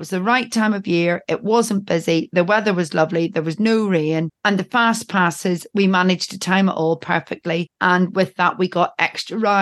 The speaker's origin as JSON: {"language": "English", "country": "United Kingdom", "said": "But then, although we're British, we're not terribly good at queuing"}